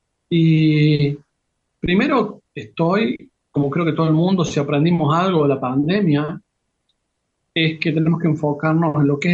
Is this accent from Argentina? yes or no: yes; Argentina; somos argentinos, y cada día en muchos aspectos me enorgullece más ser argentino, en muchos aspectos, en otros no, y me siento parte de esa alma gigante argentina